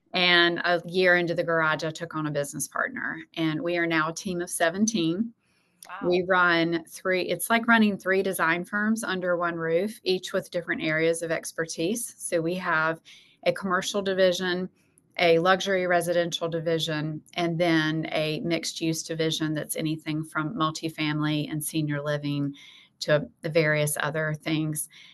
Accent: High Point, North Carolina, United States; High Point, North Carolina. I wasn't born here, but raised here.

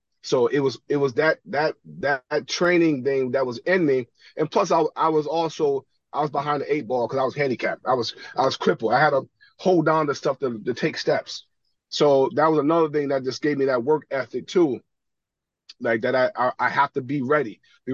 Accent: Hudson, New York, United States; we grew up in Hudson. So yeah, Hudson, Ichabod Crane, Chatham, and all these little towns around us.

